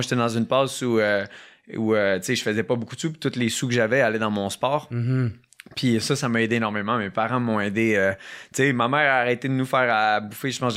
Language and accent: French; Quebec, Canada; je suis un Canadien, un Québécois